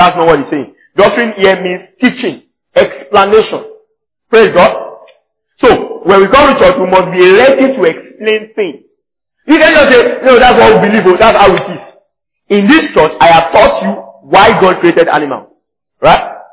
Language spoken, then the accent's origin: English; Nigeria; I'm Nigerian.